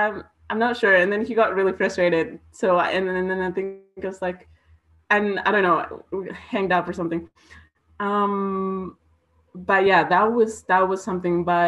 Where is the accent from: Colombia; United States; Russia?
Colombia; I feel like when I tell people like, oh, I'm from Colombia, like the perspective is more of like tourism